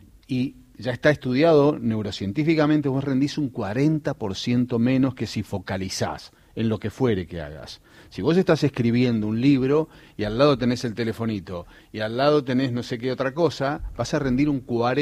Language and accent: Spanish; Santa Fe, Argentina; now in Buenos Aires, Argentina; cuando yo vine a Buenos Aires de Santa Fe